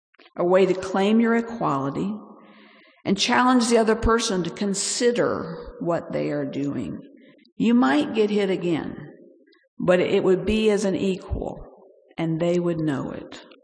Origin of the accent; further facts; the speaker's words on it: Bangladesh; That's true in some places in the world still today, where I grew up in Bangladesh.